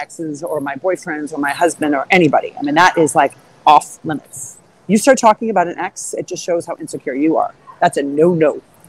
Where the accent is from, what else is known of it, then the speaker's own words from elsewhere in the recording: Rockford, Illinois, United States; I come from Rockford, Illinois.